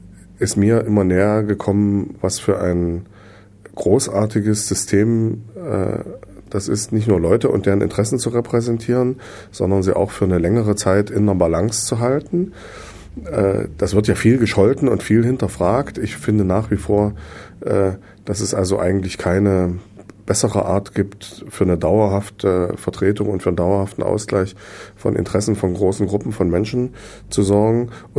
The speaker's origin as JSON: {"language": "German", "town": "Halle", "region": "Saxony-Anhalt", "country": "Germany", "said": "wenn man als Hallenser auswärts gefragt wird, ob man da antreten will, um die Region zu repräsentieren"}